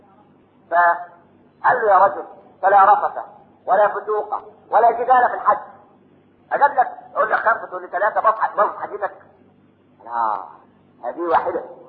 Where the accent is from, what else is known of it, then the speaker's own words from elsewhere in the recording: Minya, Minya Governorate, Egypt; فاكر زمان على المحطة عندنا في المنيا